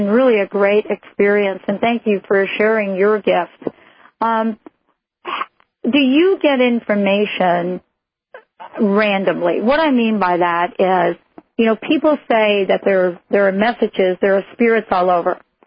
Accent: New York, United States; I'm a New Yorker myself.

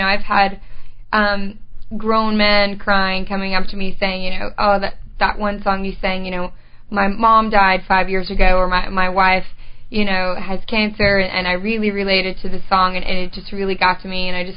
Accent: Savannah, United States; But I've lived in Memphis. I grew up in Savannah. I've lived in Brownsville. I've lived all over.

